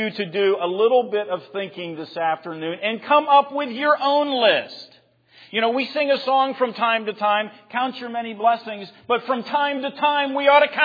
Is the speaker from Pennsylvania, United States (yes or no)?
yes; Pittsburgh, Pennsylvania, United States; Remember, I'm from Pittsburgh.